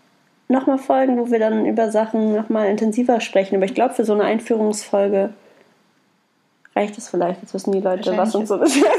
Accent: Berlin, Germany; Und dann meinte ich aus Berlin.

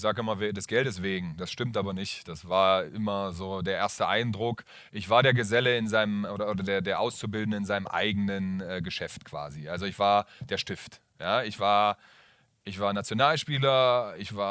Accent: Magdeburg, Saxony-Anhalt, Germany; Meine Heimat ist Magdeburg, aber ich bin hier zu Hause.

